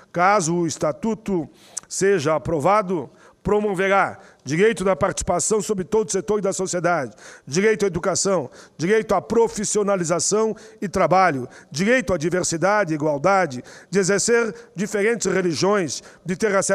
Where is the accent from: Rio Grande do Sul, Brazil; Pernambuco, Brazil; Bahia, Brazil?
Rio Grande do Sul, Brazil; Caxias do Sul; que é de Caxias do Sul, a minha terra natal